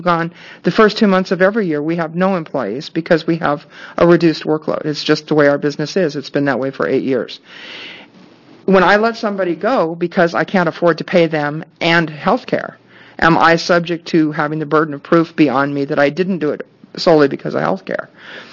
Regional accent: Beaverton, Oregon, United States; I'm from Beaverton, and today I'm testifying as a small business owner and private citizen.

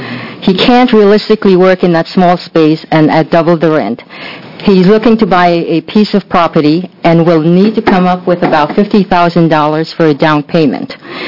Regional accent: Sandy, United States; I would also like to share a story of a small business owner in my hometown of Sandy.

